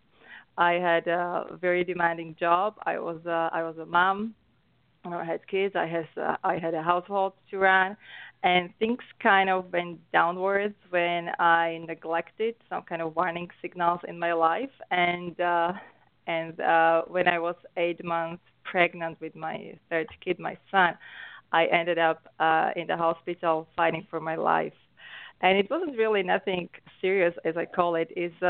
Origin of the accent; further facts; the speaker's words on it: Slovakia; English is a second language; moved away as an adult; I'm from Europe. I'm coming from a small but beautiful country, Slovakia, so Central Europe. So that explains my accent. And I came to North America around 16 years ago.